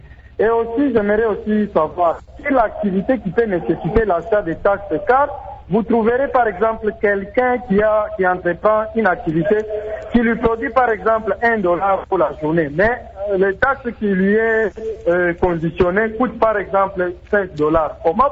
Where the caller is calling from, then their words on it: Kananga, Kasaï-Central, DR Congo; Mais malgré cela, je vois ici chez nous à Kananga, il y a une multiplicité de taxes